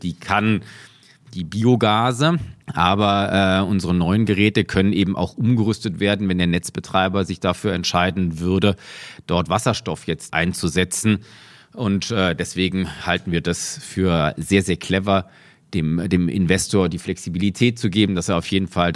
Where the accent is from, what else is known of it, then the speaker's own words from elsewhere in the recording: Karlsruhe, Baden-Württemberg, Germany; ich bin gebürtig in Karlsruhe, also ich in meiner Kindheit gab es, ich glaube, 3 heiße Tage